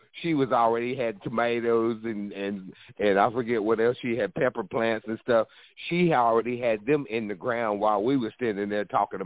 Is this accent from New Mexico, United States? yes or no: no; Georgia, United States; actually from a little German town in the northeast Georgia mountains, about an hour north of Atlanta. I'm 12 miles from North Carolina, 30 minutes from Tennessee, and 30 minutes from South Carolina.